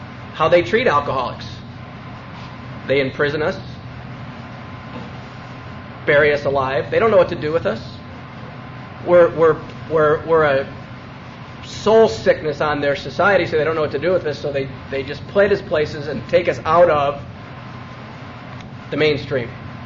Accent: Chicago, Illinois, United States; I grew up in a family, I've got two older brothers. My father was, I grew up in Chicago.

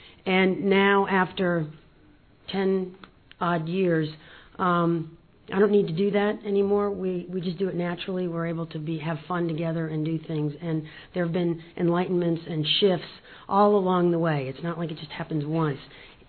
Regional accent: Asheville, North Carolina, United States; I'm from Asheville, North Carolina.

